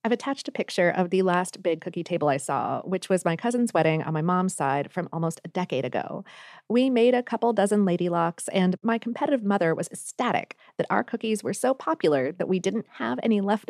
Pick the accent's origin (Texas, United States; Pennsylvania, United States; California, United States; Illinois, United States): Pennsylvania, United States; Pittsburgh; now in Columbus, United States; I'm originally from Pittsburgh, and considering the lukewarm reception I've gotten over my cookies in Columbus the past couple of years